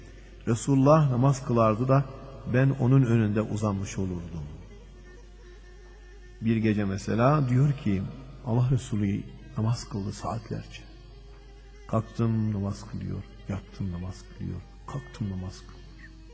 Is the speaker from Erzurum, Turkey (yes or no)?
no; Diyarbakır, Diyarbakır Province, Turkey; Hamis'in sahibi Diyar-ı Bekir'im. Herkes başka şeyle şereflenir de ben onunla şerefleniyorum. Benim memleketimden İslam alimi çıkmışsa